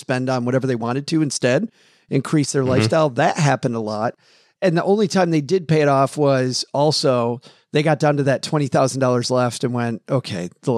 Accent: Kalamazoo, Michigan, United States; it looks like a nice group of stackers for my hometown of Kalamazoo, Michigan.

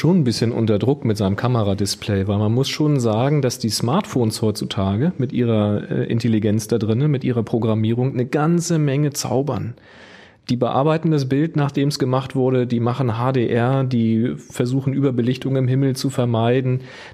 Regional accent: Lüdenscheid, North Rhine-Westphalia, Germany; aus Lüdenscheid.

